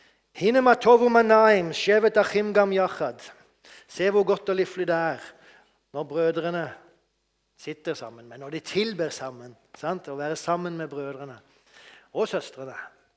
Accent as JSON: {"language": "Norwegian", "town": "Mandal", "region": "Agder", "country": "Norway", "said": "Jeg kommer fra Mandal, og en mil fra Mandal har vi Vigeland."}